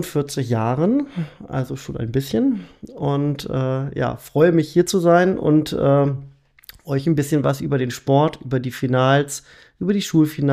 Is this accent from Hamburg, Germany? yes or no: no; Barsinghausen, Lower Saxony, Germany; mittlerweile 54 Jahre, komme aus Basinghausen, aber auch gebürtig aus der Region, geboren in Hildesheim, also ein hannoversches Gewächs.